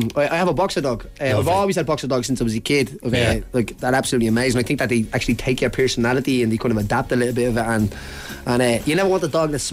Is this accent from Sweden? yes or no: no; Tallaght, Leinster, Ireland; I grew up in Jobstown, Tallaght, as you know.